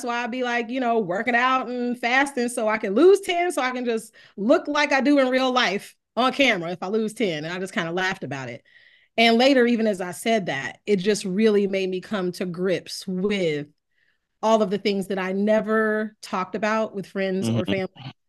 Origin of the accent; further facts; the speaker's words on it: Dayton, Ohio, United States; And I went home. I'm from Dayton, Ohio. I went home